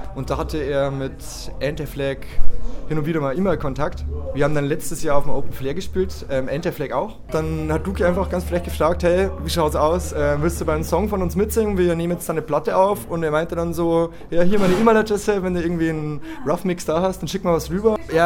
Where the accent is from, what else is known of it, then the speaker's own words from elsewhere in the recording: Germany; Wir kommen ursprünglich aus Abensbeck.